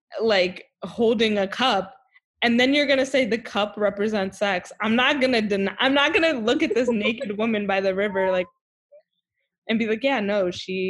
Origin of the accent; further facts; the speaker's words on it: New Jersey, United States; How are people going to know we're from Jersey?